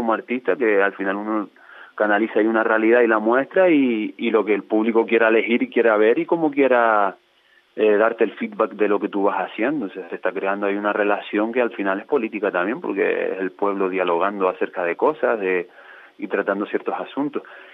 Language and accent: Spanish; Canary Islands, Spain; siendo majorero y uno que siempre pone el foco de atención en la tierra y está en esa búsqueda de saber de dónde venimos